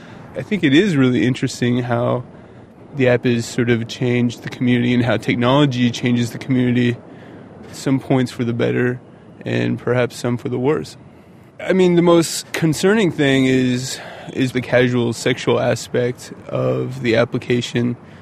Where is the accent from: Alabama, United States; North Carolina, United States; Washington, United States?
North Carolina, United States; I'm 30 years old. I work in real estate, and I am from North Carolina.